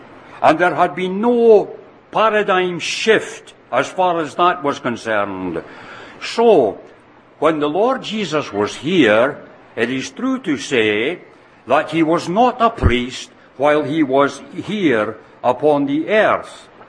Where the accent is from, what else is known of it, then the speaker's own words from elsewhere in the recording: Scotland, United Kingdom; The assembly that I was brought up in Scotland when I was but a boy